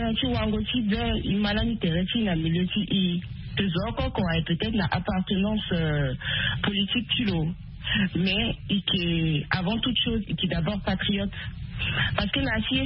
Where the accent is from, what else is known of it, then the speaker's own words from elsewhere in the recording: Central African Republic; en tant que patriote, en tant que centrafricain.